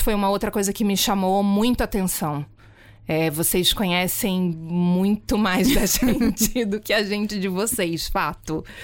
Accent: Rio de Janeiro, Brazil; also born or lived in South Brazil / Northeast Brazil; now in Portugal; eu sou nascida no Rio de Janeiro, sou carioca, mas antes de vir para Portugal eu morei no sul do Brasil e morei no Nordeste. Então, eu morei em três regiões muito distintas do Brasil.

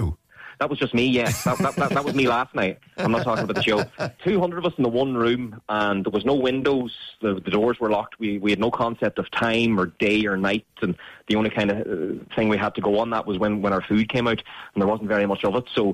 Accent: Ireland; Now, for me, I found that quite difficult as an Irish man with the kind of humour and stuff I'm known for, walking around with only 300 Americans.

